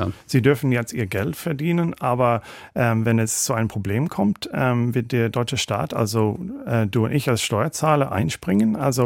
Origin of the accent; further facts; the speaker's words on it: Ireland; German is a second language; Also ich komme aus Irland.